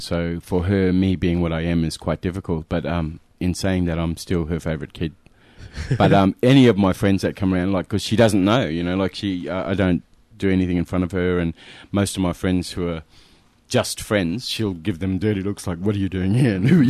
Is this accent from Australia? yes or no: yes; Katherine, Northern Territory, Australia; But I grew up in Katherine. So a lot of my family are in Katherine as well.